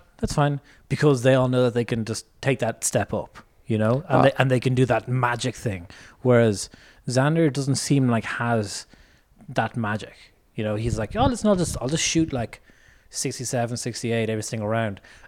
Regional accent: Ireland; we're Irish.

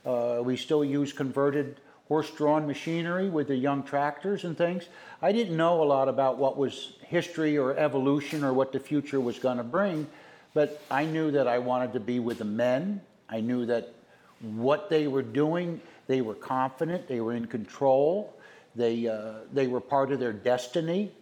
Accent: Liberty, New York, United States; I was born here in Liberty, New York, and I'm 63 years old, and I've been a resident at the Muthick Farm all my life.

